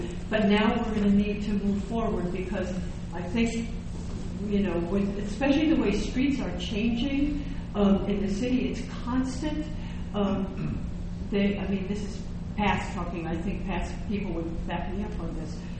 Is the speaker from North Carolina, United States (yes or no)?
yes; North Carolina, United States; And I have to leave that to somebody from New York because I'm from North Carolina.